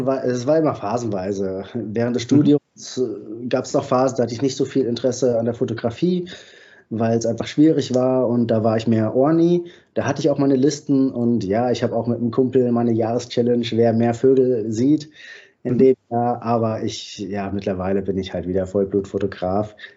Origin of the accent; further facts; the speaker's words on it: Hesse, Germany; Ich komme aus dem Taunus. Dort lebe ich auch zurzeit